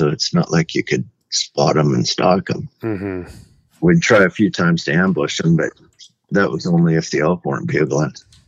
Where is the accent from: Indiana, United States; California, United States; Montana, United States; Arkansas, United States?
Montana, United States; especially growing up in Western Montana, where it was a little thicker